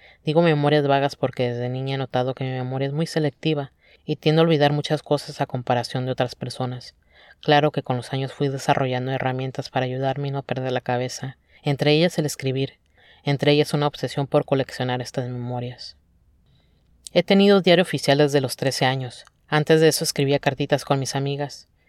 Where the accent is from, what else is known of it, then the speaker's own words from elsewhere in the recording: Tijuana, Baja California, Mexico; Este año voy a cumplir 33 años. Soy de Tijuana. Vivo una vida en frontera. Soy machorra. Soy lesbiana.